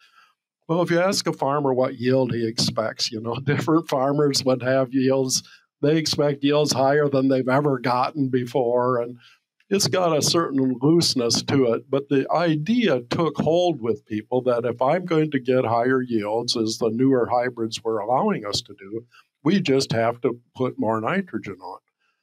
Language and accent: English; Ohio, United States; I grew up in Ohio.